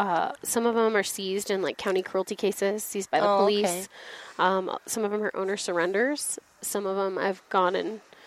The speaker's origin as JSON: {"language": "English", "region": "California", "country": "United States", "tie": "born there", "said": "So actually, I know I was born in California"}